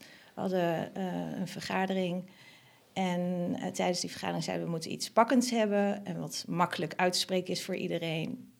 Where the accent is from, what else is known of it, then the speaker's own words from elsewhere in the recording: Hoogeveen, Drenthe, Netherlands; ik ben geboren en getogen in Hoogeveen. Weliswaar in het jaar 1972.